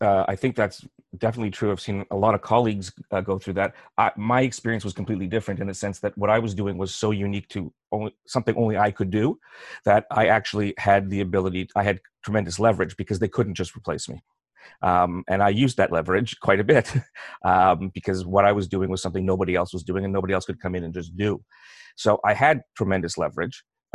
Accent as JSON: {"language": "English", "country": "Canada", "said": "I'm very Canadian."}